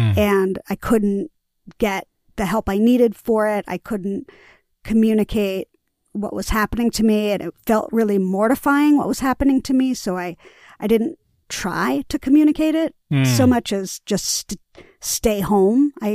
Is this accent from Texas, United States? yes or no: no; New York City, New York, United States; I grew up in Greenwich Village on McDougal Street between Bleecker and Houston in a secret garden called the McDougal Sullivan Gardens.